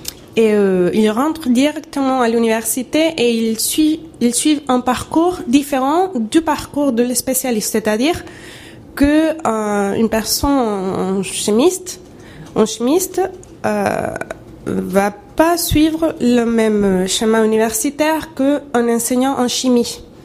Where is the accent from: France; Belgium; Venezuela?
Venezuela; French is a second language; ce qu'on fait chez nous au Venezuela